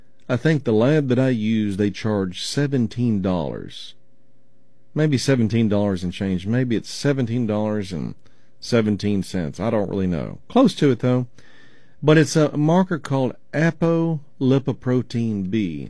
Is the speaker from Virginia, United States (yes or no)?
no; Oklahoma, United States; I remember when I grew up in Oklahoma, I would watch my dad take this device that had like a rubber, it was like a rubber disc with a hole in it.